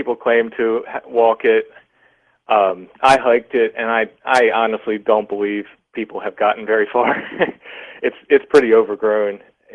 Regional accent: Maryland, United States; moved away as an adult; I moved to the area in my 20s. I grew up in Maryland.

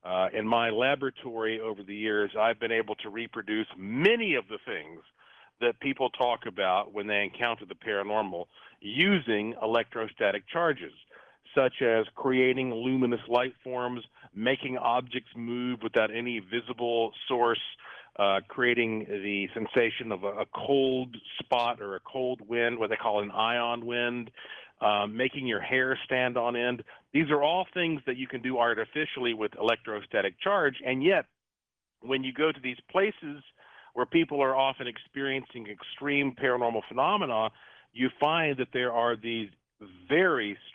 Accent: Asheville, North Carolina, United States; And growing up in Western North Carolina, especially in Asheville, when the leaves are splashed with color and everybody's becoming very festive

